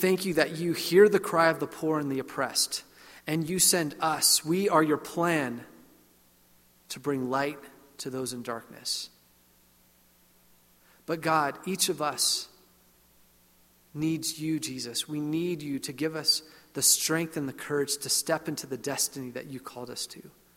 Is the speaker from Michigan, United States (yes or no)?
no; Fresno, California, United States; also born or lived in Bay Area; I grew up in Fresno and the Bay Area.